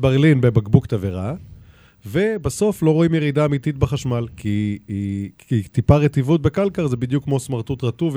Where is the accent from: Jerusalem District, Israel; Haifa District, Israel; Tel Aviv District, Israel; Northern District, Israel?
Northern District, Israel; Kfar Giladi; לא, גדלתי בכפר גלעדי, אני בקיבוץ כפר גלעדי, כל המשפחה שם.